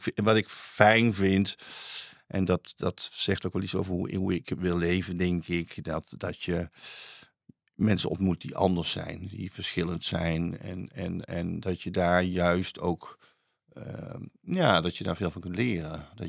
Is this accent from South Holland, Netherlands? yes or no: no; North Brabant, Netherlands; born there; Ja, ik kom van origine. Ik ben geboren in West-Brabant, in een klein dorpje. Wauw, dat ligt tussen Roosendaal en Bergen-op-Zoom.